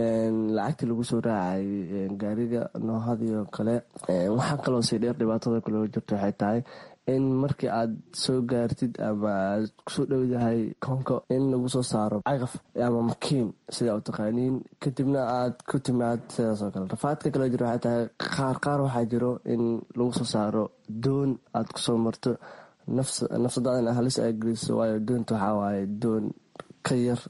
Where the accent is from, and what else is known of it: Jowhar, Middle Shabelle, Somalia; born there